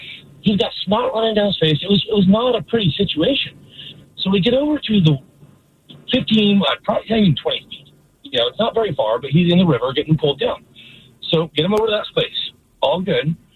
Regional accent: San Diego, California, United States; Now, mind you, I grew up in San Diego, a surfer, a water polo player, a lifeguard.

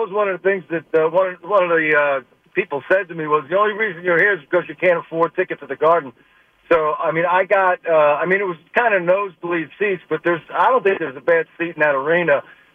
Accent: New York City, New York, United States; now in Charlotte, United States; I grew up in the Bronx, but I live in Charlotte.

